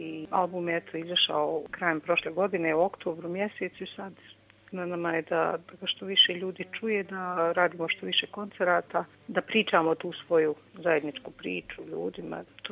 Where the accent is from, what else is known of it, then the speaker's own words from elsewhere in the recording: Bosnia & Herzegovina; ja sam vokal iz BiH